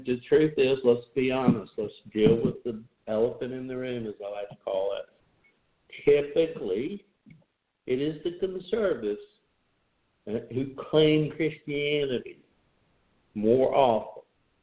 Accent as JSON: {"language": "English", "region": "the South", "country": "United States", "tie": "born or raised there", "said": "I believe I am, but I'm colored, I don't know if that's the right word, by my culture, growing up in the South, you know, et cetera, et cetera."}